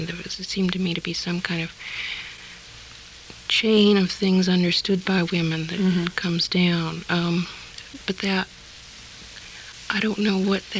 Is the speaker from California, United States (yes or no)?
yes; California, United States; born there; also born or lived in New York; Well, I was born in California and lived in New York for 8 years.